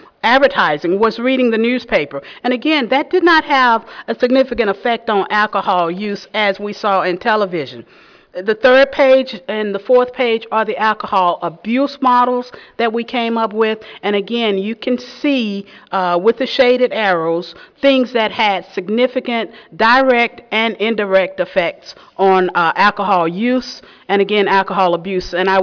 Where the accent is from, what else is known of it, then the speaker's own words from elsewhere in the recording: Texas, United States; now in California, United States; Again, I'm originally from Texas. Now I'm in California. Totally different.